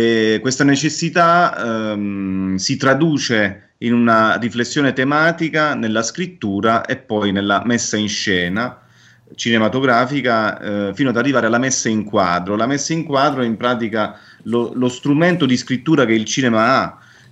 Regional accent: Salandra, Basilicata, Italy; nel mio paese era molto semplice, bastavano pochi passi per affacciarsi su un deserto, che è quello dei Calanchi Lucani, che costeggia il confine di questo paese che si chiama Salandra

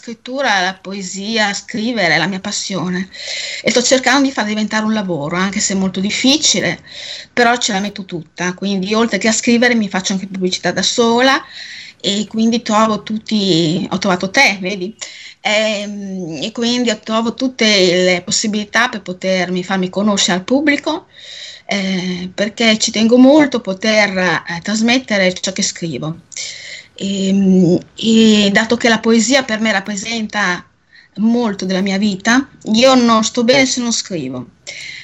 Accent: Bologna, Emilia-Romagna, Italy; io sono di Bologna, però ho una vena appunto romagnola, mia mamma era di Alfonsine, quindi sono nata a Bologna, però di sangue romagnolo e anche la mia bisnonna era argentina, quindi sono metà romagnola e metà argentina.

